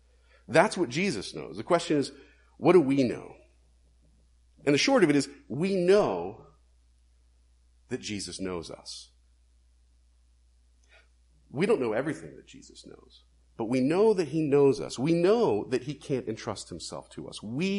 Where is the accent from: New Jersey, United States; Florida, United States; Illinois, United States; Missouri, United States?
Florida, United States; now in New England, United States; Growing up in Florida, it was cockroaches. Here in New England, it's usually mice.